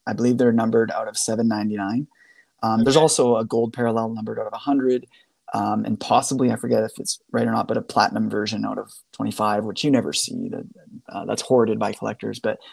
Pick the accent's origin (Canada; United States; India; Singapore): Canada; I'm speaking U.S. dollars, even though I'm Canadian.